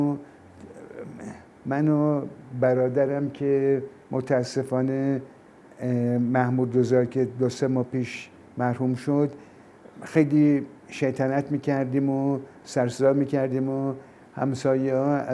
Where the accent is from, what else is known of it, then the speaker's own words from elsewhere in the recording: Tehran, Tehran Province, Iran; born there; من تاریخ تولدم هست 31 مرداد 1330 و در شهر تهران بیمارستان ورجاوند به دنیا اومدم.